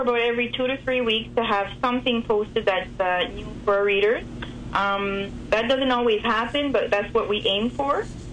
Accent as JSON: {"language": "English", "town": "Bouctouche", "region": "New Brunswick", "country": "Canada", "lives_now": "Moncton, Canada", "said": "From Bouctouche, yeah."}